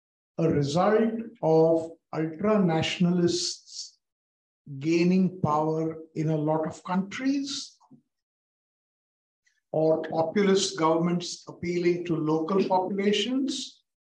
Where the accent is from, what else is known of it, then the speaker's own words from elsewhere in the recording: Mumbai, Maharashtra, India; moved away as an adult; now in Sydney, Australia; I live in Sydney, Australia. … Okay. I'm originally from Bombay, but I've lived in Sydney for 35 years.